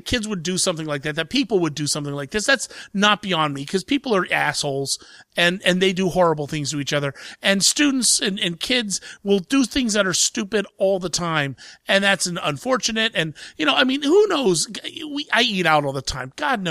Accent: Ohio, United States; I'm from Central Ohio, and it happened in the Central Ohio area.

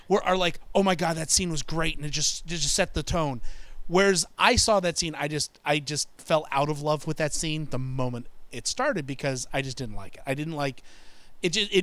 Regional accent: Ohio, United States; Simply just because I'm from Ohio, so you know, I don't care about the Reds. I'm more a Cleveland guy.

